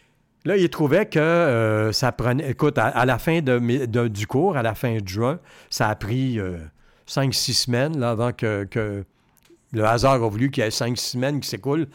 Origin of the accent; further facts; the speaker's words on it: Montreal, Quebec, Canada; born there; Né à Montréal, sur Saint-Denis, à deux portes de chez Clermont Motors.